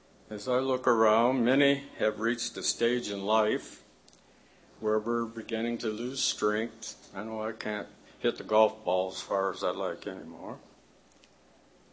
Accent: Flint, Michigan, United States; I look at my hometown of Flint, Michigan, which used to be a very beautiful town to live in.

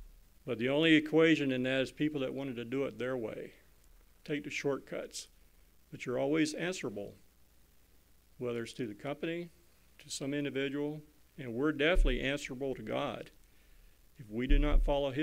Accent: Florida, United States; because I was born and raised here in Florida

